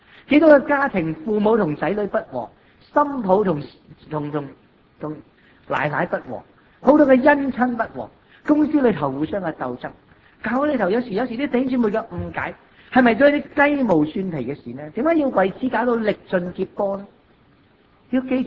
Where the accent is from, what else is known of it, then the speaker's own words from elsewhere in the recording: China; 我哋中國人係團結一家